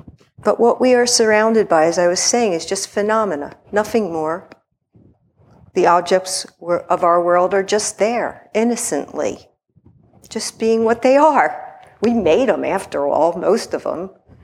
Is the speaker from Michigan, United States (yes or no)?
no; Philadelphia, Pennsylvania, United States; I'm from Philly, so you might hear that, gas station.